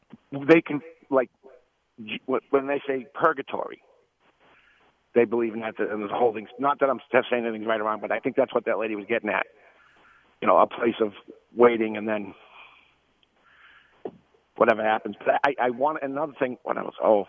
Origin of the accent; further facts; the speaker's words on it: Boston, Massachusetts, United States; now in Seattle, United States; I'm calling from Seattle, but I'm from Boston.